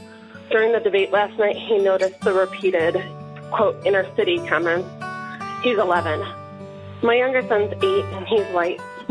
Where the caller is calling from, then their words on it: Harrisonburg, Virginia, United States; I'm calling from Harrisonburg, Virginia.